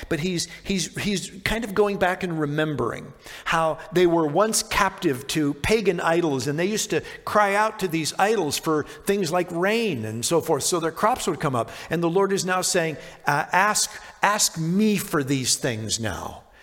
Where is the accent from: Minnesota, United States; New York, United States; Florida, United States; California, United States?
Minnesota, United States; where I grew up in the Midwest, because I grew up in rural Minnesota